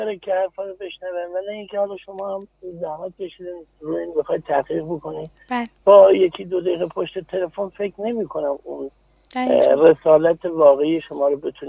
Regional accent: Khuzestan, Iran; also born or lived in Hamadan; من بزرگ شده خوزستانم

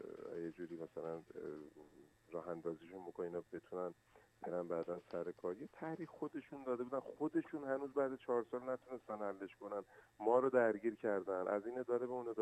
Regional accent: Iran; رمز موفقیت من فقط عرق ملی منه، یعنی به عشق به وطنم، واقعا به ایرانم عشق می‌ورزم.

